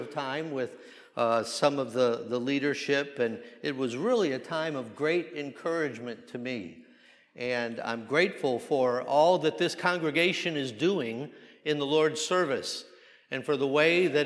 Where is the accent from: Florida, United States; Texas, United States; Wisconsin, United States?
Texas, United States; Lubbock; I'm here from Lubbock